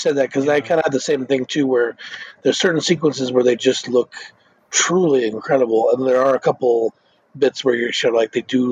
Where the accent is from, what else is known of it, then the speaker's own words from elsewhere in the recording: Prescott, Arizona, United States; growing up in Prescott, where sort of like, it's like sometimes it's insular small town bullshit